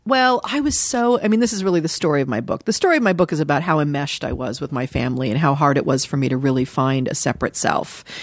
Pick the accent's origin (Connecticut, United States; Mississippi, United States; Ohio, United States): Ohio, United States; Dayton; born there; I was born in Dayton, Ohio. My mom was born and raised in Dayton, Ohio.